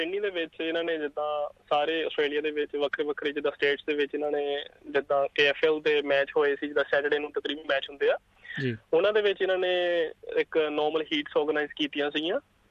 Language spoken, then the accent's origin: Punjabi; Mirthala, Punjab, India; ਮੈਂ ਭਾਜੀ ਜ਼ਿਲ੍ਹਾ ਪਠਾਨਕੋਟ ਹੈ ਸਾਡਾ, ਅਤੇ ਜੀ ਪਿੰਡ ਮੀਰਥਲਾ ਹੈ ਨਾ ਮੇਰੇ ਪਿੰਡ ਦਾ ਜੀ।